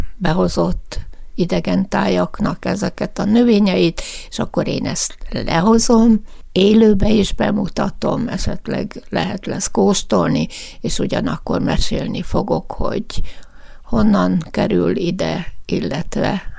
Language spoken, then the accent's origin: Hungarian; Nyíregyháza, Szabolcs-Szatmár-Bereg, Hungary; Nagyon büszke vagyok, hogy nyíregyházi vagyok.